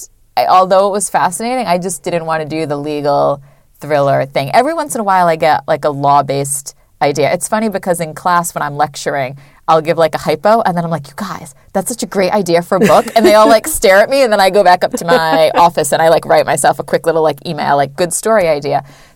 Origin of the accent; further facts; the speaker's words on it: Northeast, United States; I'm originally from the Northeast, so in the summertime I did a whole tour of like bookstores on Cape Cod and New Hampshire and Maine